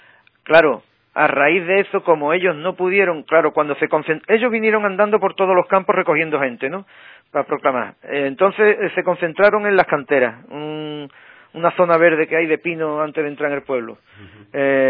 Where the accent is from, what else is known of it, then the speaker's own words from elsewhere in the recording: San Fernando, Andalusia, Spain; now in Puerto Real, Spain; porque yo, aunque vivo en Puerto Real, soy de San Fernando